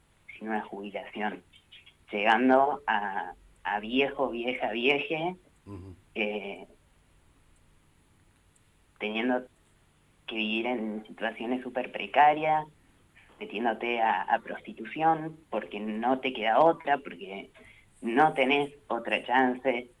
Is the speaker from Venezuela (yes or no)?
no; Jacobacci, Río Negro, Argentina; yo crecí en Jacobacci, tengo mi vida ahí, y todavía no he vuelto